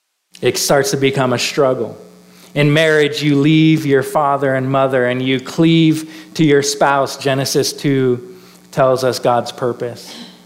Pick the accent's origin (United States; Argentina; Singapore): United States; Washington; And Becky's from Missouri, I'm from Washington State, so that's a miracle of itself that we both ended up there.